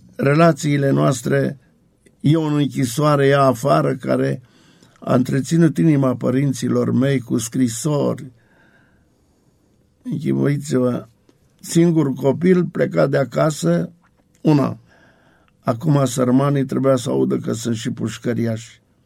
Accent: Dolj, Romania; soția lui era de undeva din Oltenia, de lângă Craiova, de lângă satul meu.

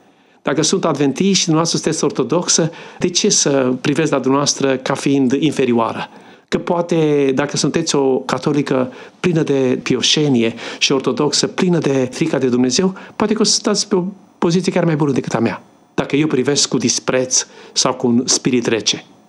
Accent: Romania; Pentru că noi suntem români? Pentru că noi suntem creștini deja?

